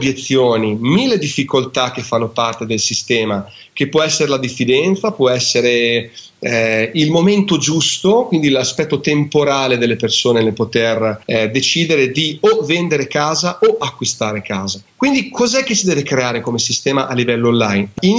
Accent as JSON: {"language": "Italian", "region": "Emilia-Romagna", "country": "Italy", "accent": "Romagnol", "said": "come nel mio, è come romagnolo e si sente."}